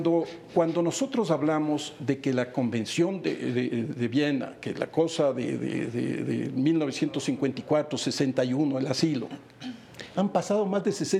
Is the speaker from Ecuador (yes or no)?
yes; Ecuador; para que tú sepas el dolor que los ecuatorianos tenemos.